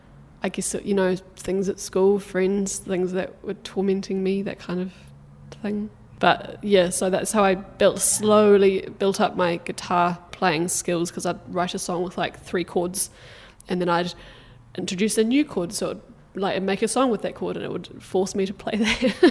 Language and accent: English; Takaka, Tasman, New Zealand; I went to primary school at Central Takaka. Uh-huh. So in Golden Bay. I grew up in Golden Bay.